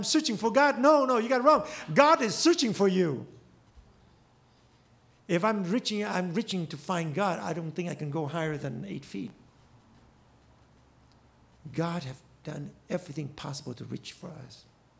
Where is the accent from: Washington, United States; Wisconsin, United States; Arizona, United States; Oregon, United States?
Arizona, United States; you know, I came from Arizona. I mean, everything there's dead.